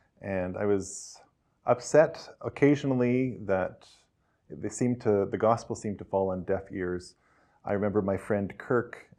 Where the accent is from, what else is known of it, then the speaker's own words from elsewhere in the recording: Kamloops, British Columbia, Canada; born there; I was born in Kamloops in 1977 into a Christian home.